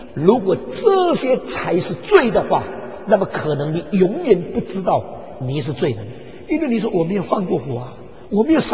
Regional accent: China

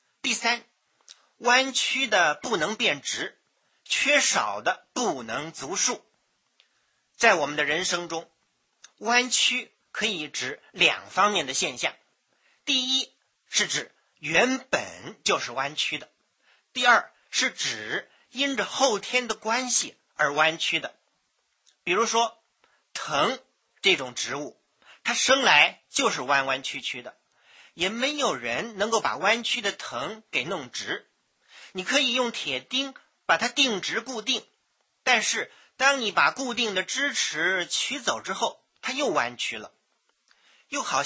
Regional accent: China; 我们中国人的哲学呢，也有这种思想。

